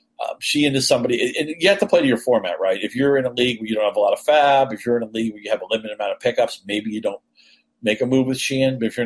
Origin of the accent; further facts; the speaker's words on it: New England, United States; you know, I grew up in New England.